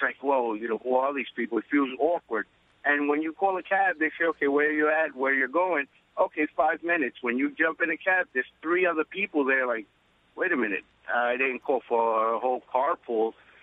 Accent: Bronx, New York, United States; I grew up in the Bronx, and I was used to, you call a cab

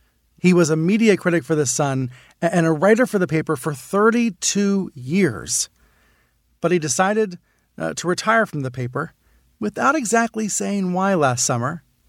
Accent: Maryland, United States; Some listeners might know I grew up in Maryland. I went to school right near Baltimore.

